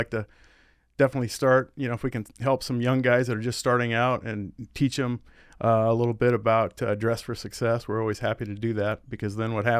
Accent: Hastings, Nebraska, United States; now in Lincoln, United States; I was born and raised in Hastings, where our original store was at.

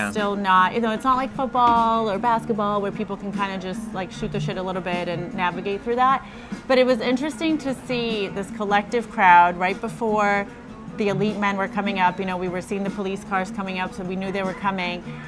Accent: Massachusetts, United States; I grew up in Massachusetts, so, you know, Mass holds for Boston and all of that.

